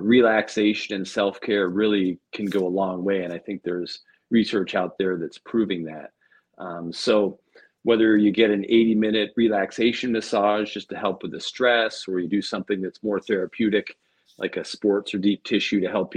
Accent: Pennsylvania, United States; Now we both my wife and I grew up in South North. Let's see, Northwest Pennsylvania, a little north of Pittsburgh, PA. So we've been down here since the 2000s.

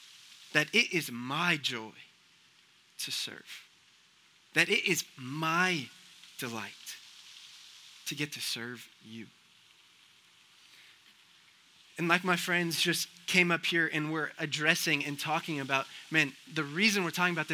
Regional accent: Connecticut, United States; I'm from Connecticut. We don't have Chick-fil-A.

